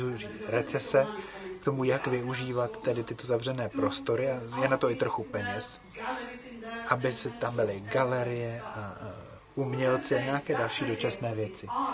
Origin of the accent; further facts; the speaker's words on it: Brno, South Moravian Region, Czechia; Ano, my jsme z Brna.